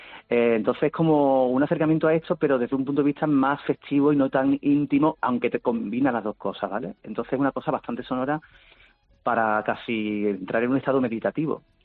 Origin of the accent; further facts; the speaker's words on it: Seville, Andalusia, Spain; Yo soy de Sevilla, pero mi familia es de Berenes, de un pueblo de cerca de Sevilla, y mi familia es toda de aquí. Entonces, rebusco mucho en todo este imaginario de La Vega, que es la zona donde yo vivo.